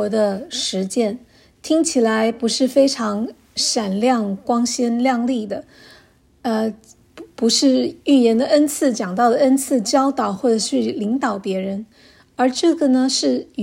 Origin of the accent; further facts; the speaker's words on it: Canada; 我们是加拿大人，我们不这个庆祝美国的这个十一月的感恩节